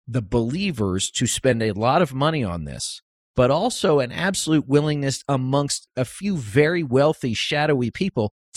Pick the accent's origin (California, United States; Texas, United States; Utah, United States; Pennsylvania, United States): Utah, United States; there was a story as we're recording this of my home state of Utah here